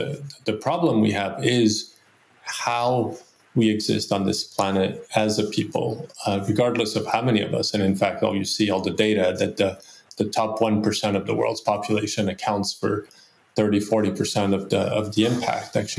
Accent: France; now in United States; It's actually, even though I was born and raised in France, my mother her mother was a longtime American, but hardly spent any of her life living in the U.S.

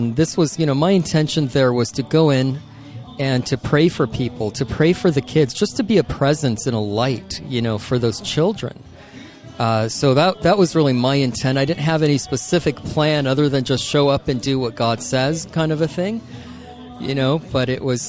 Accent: Iran; Iran. So I'm not white, that's for sure.

